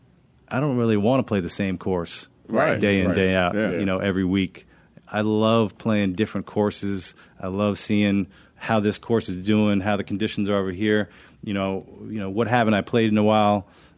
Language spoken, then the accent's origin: English; Maryland, United States; I am. Yeah. So I grew up in Montgomery County.